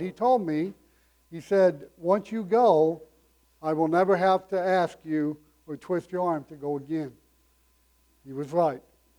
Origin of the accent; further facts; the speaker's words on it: Indiana, United States; And I grew up in Indiana.